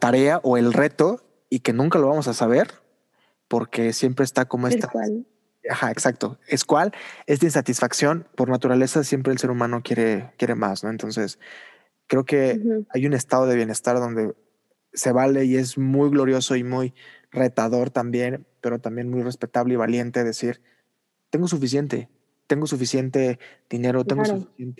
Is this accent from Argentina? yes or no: no; Mexico; somos mexicanos, nacimos en tal lado, tenemos estos privilegios, no tenemos otras cosas